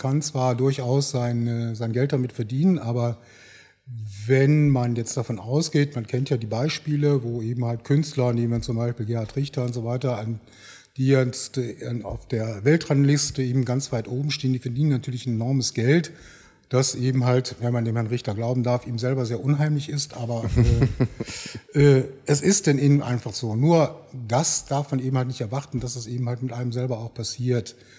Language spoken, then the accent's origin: German; Neuss, North Rhine-Westphalia, Germany; also born or lived in Straelen; Also ich bin nicht hier in Neuss geboren, von daher bin ich ja auch nicht der Neusser schlechthin. Bin hier aufgewachsen zwar, aber geboren bin ich in Strahlen am Niederrhein, am schönen Niederrhein, Nachbarstadt von Venlo.